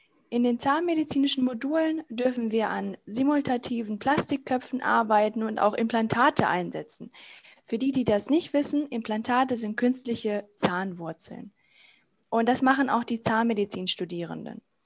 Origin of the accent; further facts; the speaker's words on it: Hanover, Lower Saxony, Germany; born there; Gebürtig komme ich aus Hannover